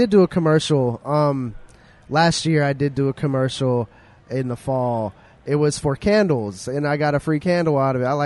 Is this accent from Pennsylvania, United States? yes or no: yes; Pennsylvania, United States; Every time I come to the city, it's how people respond whenever I say I'm from Beaver County.